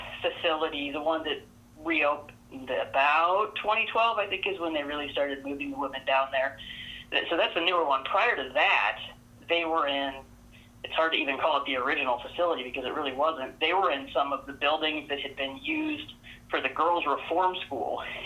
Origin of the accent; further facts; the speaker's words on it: Urbandale, Iowa, United States; I am from Urbandale, Iowa.